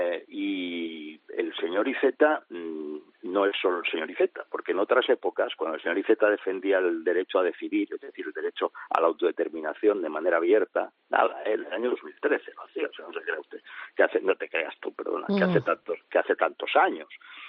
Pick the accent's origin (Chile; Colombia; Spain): Spain; Catalonia; Y como catalán de origen, sé que la mitad de Cataluña ha estado unos días, unas semanas, sin sus derechos reconocidos.